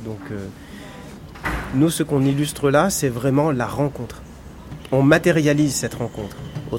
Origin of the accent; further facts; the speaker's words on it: Réunion, France; Pour moi, en tant que Réunionnais